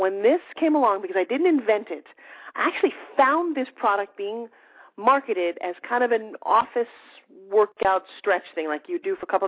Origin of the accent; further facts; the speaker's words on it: Oceanside, New York, United States; Okay, because I grew up in Oceanside, Long Island, because I grew up talking a lot like you did, but it didn't work for my sales career.